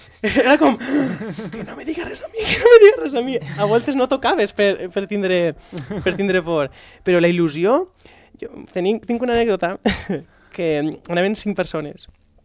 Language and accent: Catalan; La Romana, Valencian Community, Spain; en el meu poble hi ha una companyia de teatre que es diu Tarafa, grup Tarafa, perquè en la Romana passa un riu subterrani que es diu Tarafa.